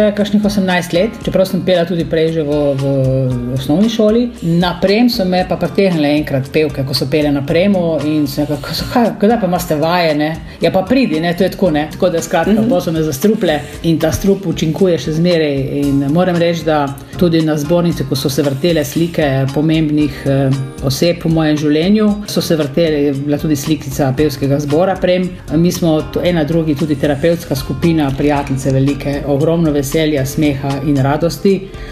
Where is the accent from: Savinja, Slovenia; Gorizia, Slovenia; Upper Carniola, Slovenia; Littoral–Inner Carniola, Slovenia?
Littoral–Inner Carniola, Slovenia; Prem; born there; now in Ilirska Bistrica, Slovenia; Jaz sem rojena na Premu, prav doma sem rojena.